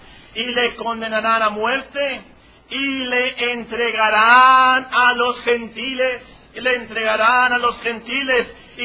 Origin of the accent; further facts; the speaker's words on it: Mexico; nosotros somos mexicanos del año 2008. De hecho, somos gentiles porque no somos judíos.